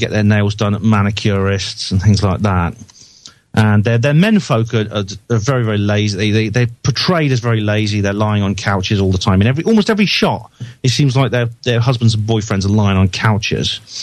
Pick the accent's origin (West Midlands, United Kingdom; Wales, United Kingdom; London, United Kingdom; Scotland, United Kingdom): Wales, United Kingdom; So I come from Wales, and in Wales there's … they have to sort of like split us up. So most people, a lot of people have double names in Wales. So there's Emlyn Jones, Rhys Jones, and Gwyn Jones and things like that.